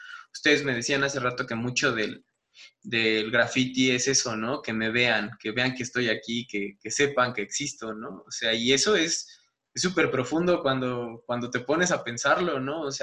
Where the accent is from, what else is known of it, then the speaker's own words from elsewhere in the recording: Mexico; Que nos han vendido como mexicanos